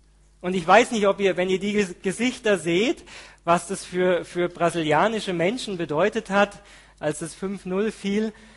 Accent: Germany; Als Deutscher natürlich konnte man sich darüber freuen

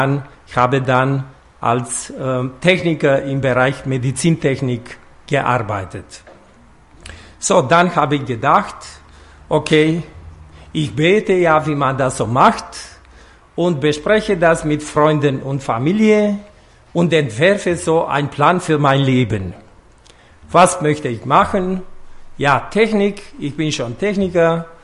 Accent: Bucharest, Romania; German is a second language; Ich bin in Bukarest geboren.

